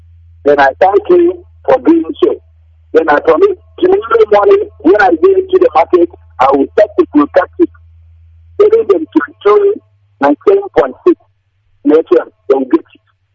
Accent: Uriala, Nigeria; now in Onitsha, Nigeria; I'm a native of Uriala in the local government. Then I'm calling you from Onitsha.

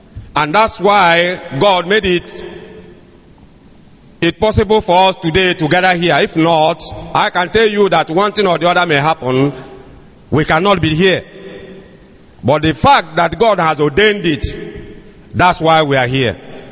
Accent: Umuchu, Anambra, Nigeria; I came from Ozara Akukwa, Umuchu, in Aguata local government area of Anambra State, Biafra.

